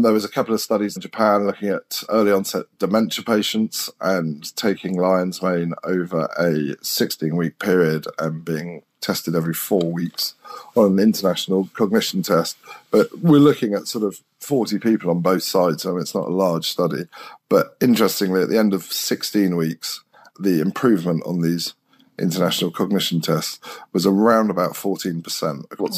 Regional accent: South West England, United Kingdom; also born or lived in France; I grew up in Longleat Forest, so I've spent a huge amount of time.

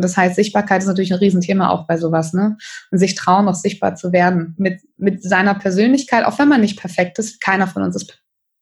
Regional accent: Northern Germany, Germany; Ich komme ja aus Norddeutschland.

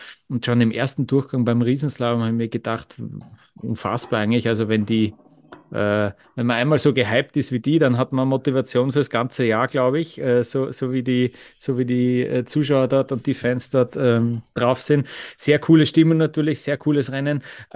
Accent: Vienna, Austria; ich habe ja als Wiener dann das Problem, zu Mitternacht zuckt ja dann das Tanzbein, gell?

